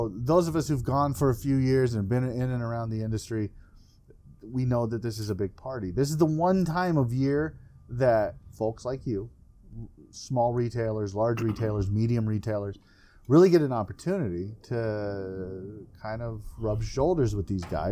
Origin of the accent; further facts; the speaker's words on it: Iowa, United States; Do you think it's a cultural thing just because we're both from the Midwest and Iowa?